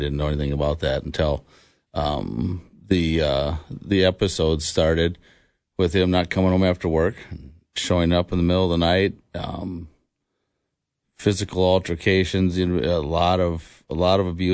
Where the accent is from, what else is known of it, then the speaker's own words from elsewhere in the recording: White Bear Lake, Minnesota, United States; I grew up in White Bear Lake, Minnesota, and lack of a better term, pretty dysfunctional family.